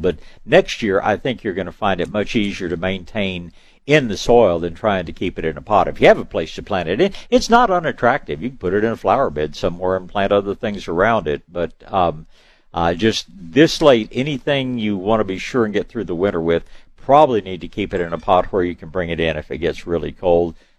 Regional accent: Tyler, Texas, United States; born there; I was born in Tyler. I know all about Tyler roses, and they're beautiful

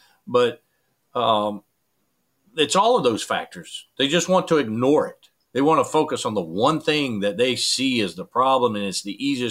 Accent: United States; it's truly disturbing as American.

